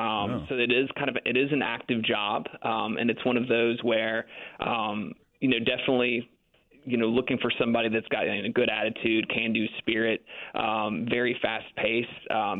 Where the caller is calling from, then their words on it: Memphis, Tennessee, United States; I am outside of town. I'm actually in our headquarter office in Memphis, Tennessee.